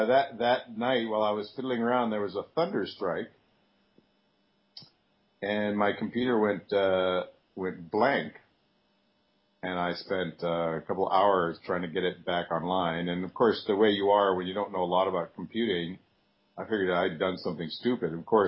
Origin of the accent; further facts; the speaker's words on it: Italy; I should say I grew up in Italy